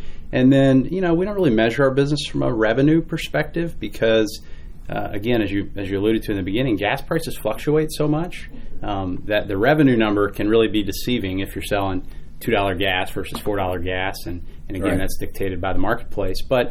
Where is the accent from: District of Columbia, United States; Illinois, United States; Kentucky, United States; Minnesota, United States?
Kentucky, United States; Louisville; So born and raised in Louisville in the South End and went to college at Western Kentucky University.